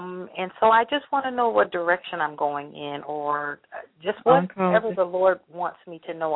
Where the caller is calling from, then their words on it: Indiana, United States; I'm calling from Indiana.